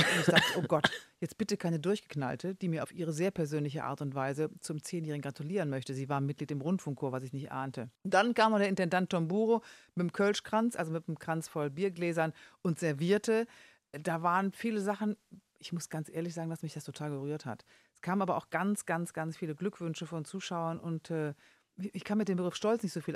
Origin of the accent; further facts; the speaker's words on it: Rhineland, Germany; Ich bin Rheinländerin. Ich sage, man muss auf 5 Grad machen lassen. Jetzt bin ich 60.